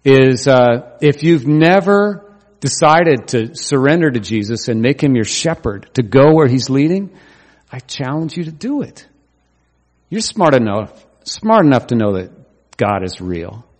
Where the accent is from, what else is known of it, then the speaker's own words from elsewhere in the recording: Oregon, United States; I grew up in Oregon, and there's a little part of the culture there that's like that.